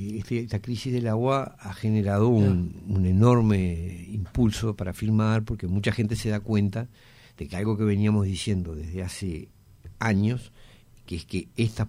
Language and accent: Spanish; Uruguay